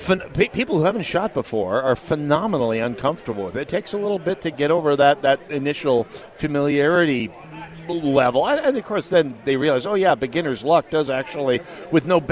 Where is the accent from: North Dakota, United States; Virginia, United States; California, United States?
North Dakota, United States; At least when I was growing up in North Dakota, she'd already be out on the fully automatic.